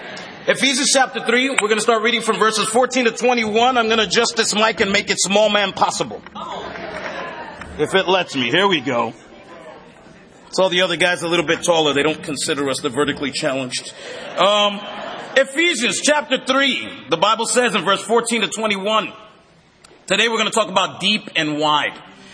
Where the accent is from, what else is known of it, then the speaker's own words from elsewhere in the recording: Brooklyn, New York, United States; accent: Brooklyn; if you can't tell by my accent, I'm from Brooklyn. I was born and raised here.